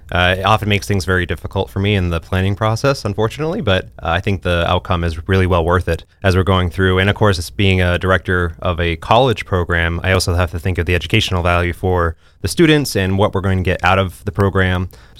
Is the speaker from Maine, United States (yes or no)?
yes; Maine, United States; I grew up in Maine, went to school. My first degree was at University of Southern Maine, so I got my degree in music education.